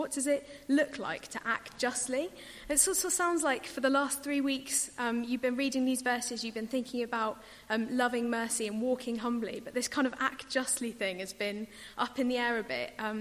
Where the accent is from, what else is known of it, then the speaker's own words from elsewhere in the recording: Bristol, South West England, United Kingdom; I grew up in Bristol, and when I was a teenager, I went to Redland Parish Church